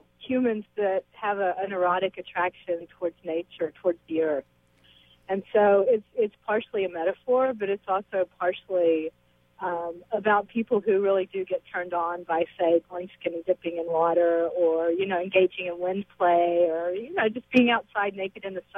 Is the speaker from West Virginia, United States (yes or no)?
yes; West Virginia, United States; born there; And I was born in West Virginia, and my family, they still live there.